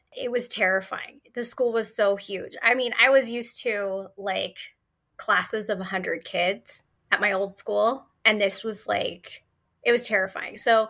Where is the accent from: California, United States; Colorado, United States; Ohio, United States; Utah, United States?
California, United States; But I was raised in the Baptist church in Northern California near Lake Tahoe area in the woods, like in the middle of nowhere.